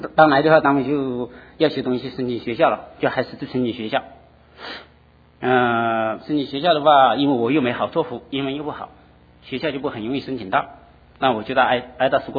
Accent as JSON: {"language": "Chinese", "region": "Hunan", "country": "China", "tie": "born or raised there", "said": "我是出生在大陆湖南的一个很贫穷的那个农村里面，"}